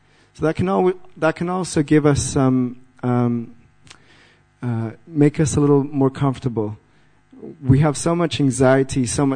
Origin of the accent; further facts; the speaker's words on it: Mayapur, West Bengal, India; I grew up in Mayapur.